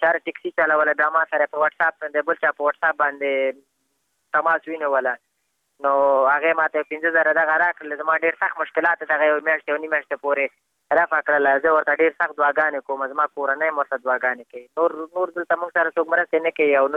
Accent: Afghanistan

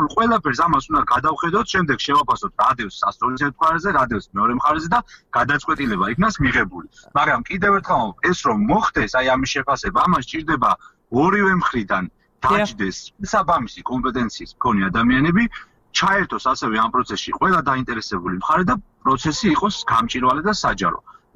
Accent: Tvishi, Racha-Lechkhumi and Kvemo Svaneti, Georgia

